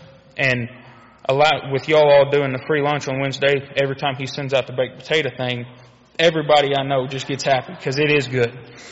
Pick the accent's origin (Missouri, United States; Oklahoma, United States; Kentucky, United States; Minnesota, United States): Oklahoma, United States; Ketchum; I'm from Ketchum, Oklahoma, which is the complete other side of Oklahoma, so like 7.5 hours away, up by Grand Lake. And I was born and raised in church.